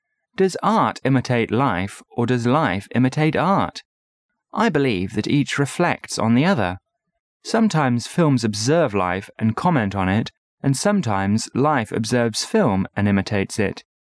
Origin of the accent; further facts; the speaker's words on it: Chongqing, China; I was in my hometown of Chongqing when I saw it when it first came out a few years ago.